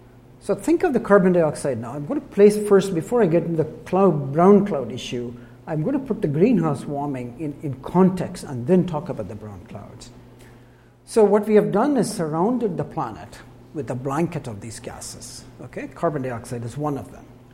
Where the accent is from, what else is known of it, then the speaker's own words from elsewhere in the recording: India; moved away as an adult; now in United States; when 1970s, when I came from India to the US, and I finished my PhD